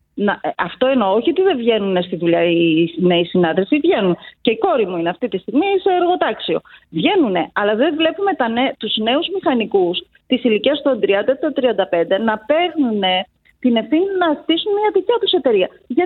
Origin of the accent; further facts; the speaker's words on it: Kozani, Western Macedonia, Greece; Είμαι από την Κοζάνη.